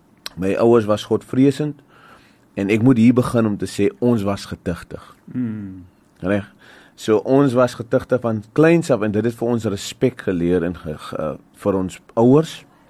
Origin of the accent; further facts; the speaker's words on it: Mitchells Plain, Western Cape, South Africa; So ek kom van die Kaapse vlakte af, area genoem Westridge in Mitchells Plain. Ek was daar gebore, my pa het ingetrek daarso. Ek dink in die 1980, ek is gebore in 1982 en ek het groot geword daar.